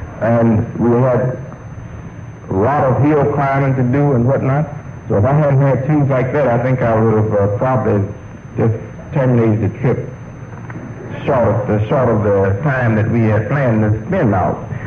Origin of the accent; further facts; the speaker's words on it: Detroit, Michigan, United States; born there; I was born in Detroit, but I think my feet was designed in the South.